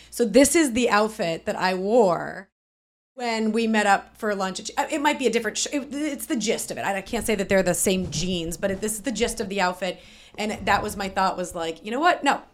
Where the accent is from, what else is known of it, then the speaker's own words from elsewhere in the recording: Mansfield, United States; also born or lived in Florida; I grew up in Mansfield starting in middle school. We moved up here from Florida. So I'm grew up in Mansfield during college